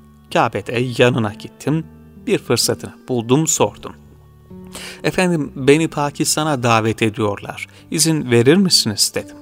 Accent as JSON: {"language": "Turkish", "town": "Taşova", "region": "Amasya", "country": "Turkey", "tie": "born or raised there", "lives_now": "Istanbul, Turkey", "said": "acizane Amasyalıyım. Taşova'da doğdum. Askerliğe kadar burada talebelik ve müezzinlikle meşgul oldum. Sonra askerlik için İstanbul'a geldim."}